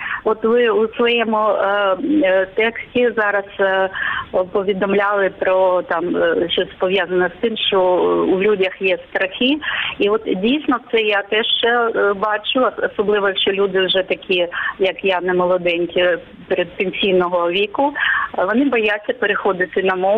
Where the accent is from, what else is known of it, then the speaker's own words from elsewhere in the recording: Crimea, Ukraine; born there; Я народилася в Криму, в мене українське коріння